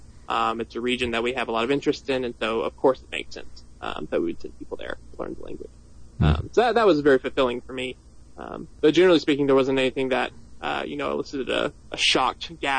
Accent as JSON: {"language": "English", "region": "Texas", "country": "United States", "said": "I'm from West Texas, not a world traveler much until that point."}